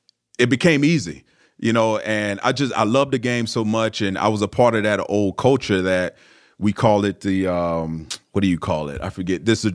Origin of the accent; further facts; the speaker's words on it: Tampa, Florida, United States; I grew up in Florida, so Tampa Bay, the Bucs, were my favorite team.